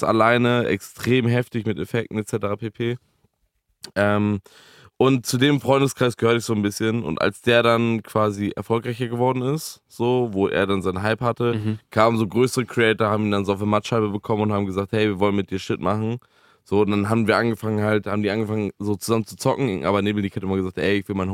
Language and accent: German; Lübeck, Schleswig-Holstein, Germany; ich bin in Lübeck aufgewachsen